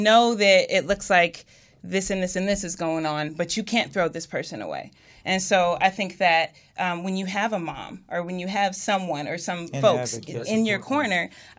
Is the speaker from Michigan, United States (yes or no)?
no; Pomona, California, United States; I'm from Pomona, California, and almost the entire community of folks who knew me showed up.